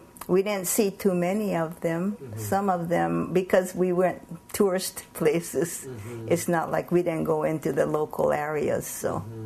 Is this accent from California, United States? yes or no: yes; Lodi, California, United States; born there; also born or lived in Japan; I was born in Lodi, California, in 1929, May 1st.